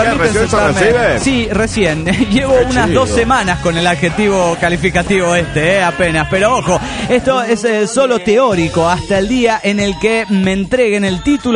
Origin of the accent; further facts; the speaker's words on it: Tarija, Bolivia; de Tarija, Bolivia.